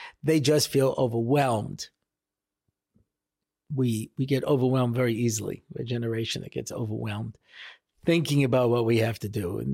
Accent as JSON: {"language": "English", "country": "United States", "tie": "born or raised there", "said": "You know, I grew up in America."}